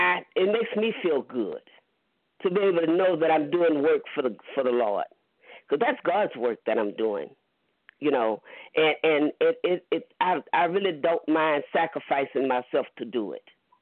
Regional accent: Lake Charles, Louisiana, United States; I'm from Lake Charles.

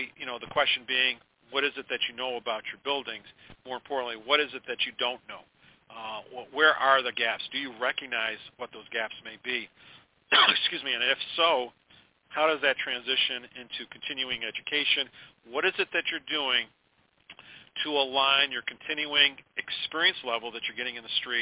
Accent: Syracuse, New York, United States; especially in its proximity to my hometown in upstate New York in Syracuse

